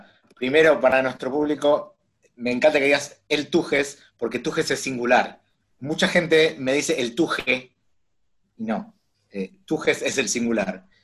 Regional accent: Argentina; me parece que como argentinos nos falta esa pata

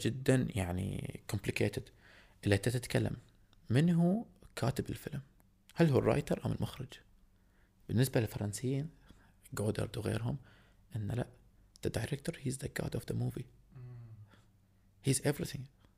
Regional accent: Bahrain; إن يا ريت يكون عندنا في البحرين

